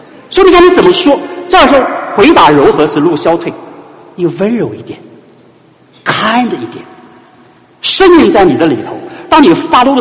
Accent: China; now in United States; 那我爸我妈就是我们中国人一般的喊岳父岳母婆婆公公都喊爸喊妈哈

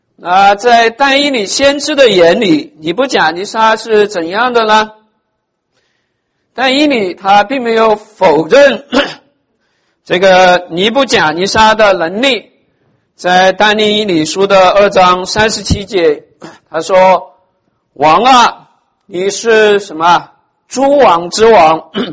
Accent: China; now in United States; 我们从中国来到美国，从东方来到西方

